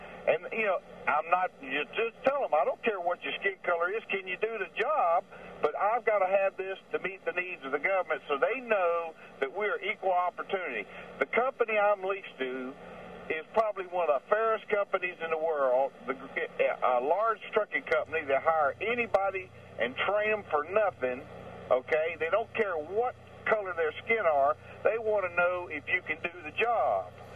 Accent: Mobile, Alabama, United States; I'm a white fella. Okay, I'm from Mobile, Alabama, originally. I'm a truck driver.

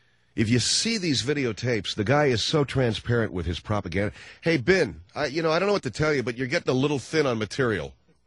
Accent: Los Angeles, California, United States; says to me, where are you from, my friend? I said, Los Angeles.

